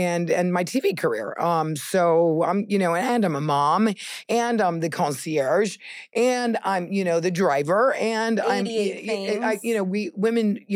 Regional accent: Connecticut, United States; Okay, I got heartbroken when I grew up in Connecticut. I was a nurse.

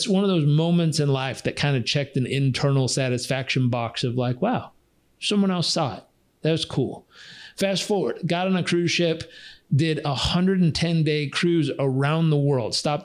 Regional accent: California, United States; The doctor just pulled my blood because I was stubborn from Southern California.

